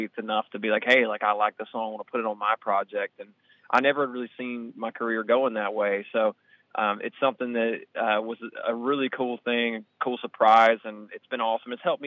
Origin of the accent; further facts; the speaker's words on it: Georgia, United States; I mean, I grew up in Georgia, you know, in a little mountain town, and grew up singing in church